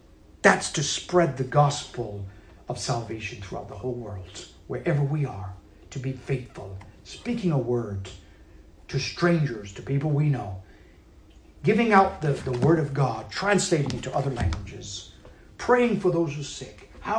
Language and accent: English; United States; I'm an American. I love this country.